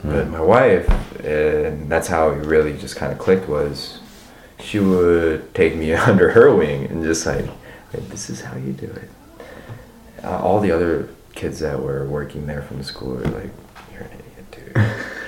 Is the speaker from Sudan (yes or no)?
no; United States; born there; Or, I'm an American. I was born in America.